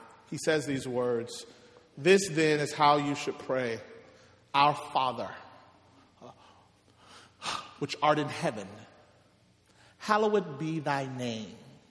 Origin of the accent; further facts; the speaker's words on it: Mississippi, United States; Growing up in Mississippi, we used to sing songs in our church that would often talk about heaven